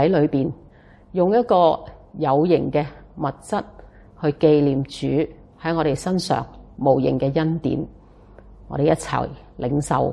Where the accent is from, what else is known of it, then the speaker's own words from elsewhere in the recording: Hong Kong; 无论我们香港人、中国人、亚洲人、世界各地的人